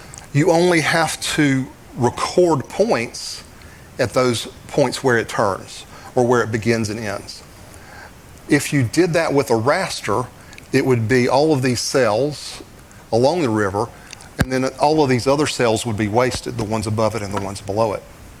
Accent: the South, United States; sorry for the way I say pause, but I'm from the South.

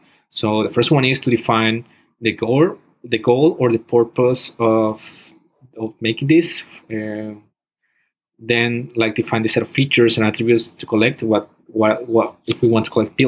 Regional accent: Barranquilla, Atlántico, Colombia; And I'm from Barranquilla, Colombia.

